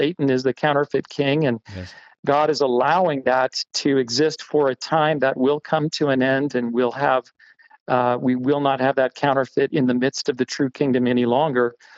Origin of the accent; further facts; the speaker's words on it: Oregon, United States; also born or lived in Arizona; I'm new back to the state myself after having lived for 30 years in Arizona. I was born and raised in Oregon